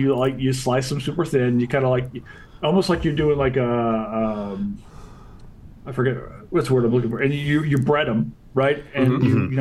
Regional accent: Kentucky, United States; Or I'm from Kentucky. So for me, first and foremost in my life is Kentucky basketball, right?

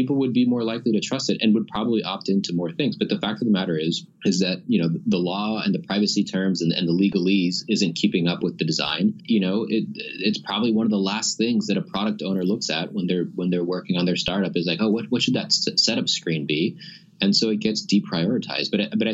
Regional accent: Miami, Florida, United States; now in Portland, United States; I grew up in Miami and you know, now I'm in Portland, but I feel more closer to Cuba living in Portland than I ever did when I was in Miami.

